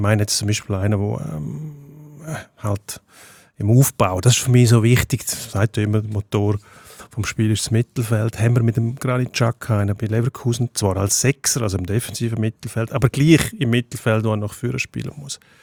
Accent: Switzerland; man darf nicht zu verwöhnt sein als Schweizer.

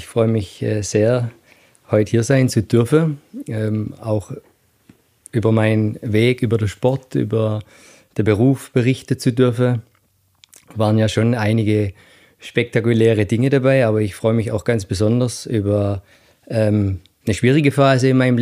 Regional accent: Dürrenzimmern, Baden-Württemberg, Germany; Ich bin in Dürrenzimmern groß geworden, bei Brackenheim.

